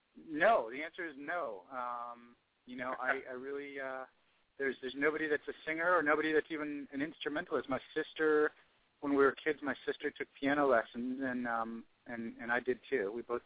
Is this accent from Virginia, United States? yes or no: yes; Arlington, Virginia, United States; I say I grew up in Arlington, you know, but really, you know, if I'm talking to somebody who doesn't really know the different little areas right outside D.C., I'll just say D.C.